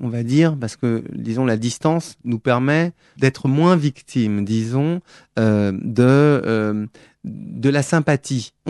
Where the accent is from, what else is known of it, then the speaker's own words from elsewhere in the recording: France; je ne suis pas allemand, je suis français.